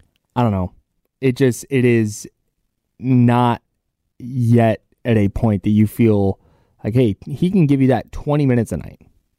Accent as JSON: {"language": "English", "region": "California", "country": "United States", "lives_now": "Sacramento, United States", "said": "I love the, I'm from the Bay Area. I'm not from Oakland, but I'm from east of Oakland."}